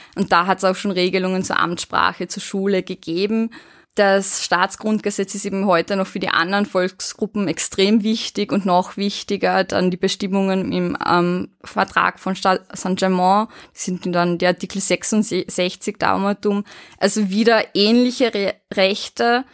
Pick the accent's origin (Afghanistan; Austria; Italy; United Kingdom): Austria; Eberndorf, Carinthia; Ich musste dann mal halt eine von meiner Heimatgemeinde Eberndorf-Dobola war es, die sehr wohl eine zweisprachige Gemeinde hat, eben holen.